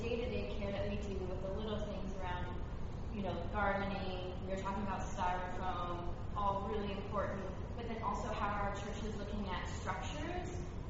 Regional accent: California, United States; I'm from California.

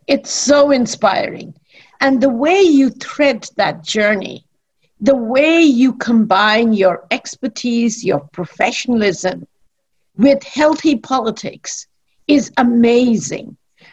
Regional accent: India; born there; parenting in cultures that are so into son preference, as where I was born in India.

